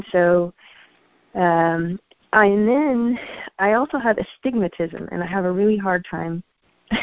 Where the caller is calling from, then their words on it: Georgia, United States; I'm calling from Georgia, from Northeast Georgia.